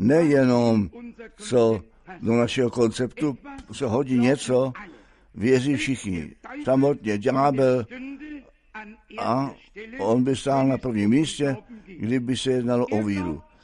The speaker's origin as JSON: {"language": "Czech", "country": "France", "second_language": "Czech", "said": "Já jsem Francouz, já jsem katolik a já jsem ateist."}